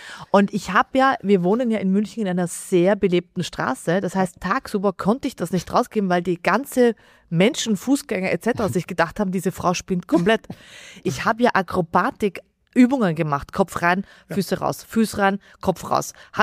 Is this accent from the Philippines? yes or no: no; Austria; Ich als Österreicherin sitzt im Pforzheim, im tiefsten Pforzheim